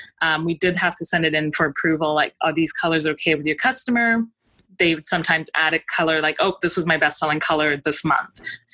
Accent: Zimbabwe; also born or lived in Canada; now in Los Angeles, United States; I was born in Zimbabwe and grew up half there, half in Canada.

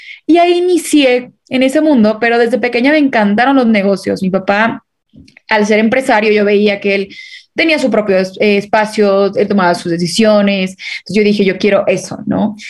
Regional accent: Veracruz, Mexico; yo vivo un poco al norte, soy de Veracruz, pero hasta arriba. Entonces me quedaba muy cerca la frontera

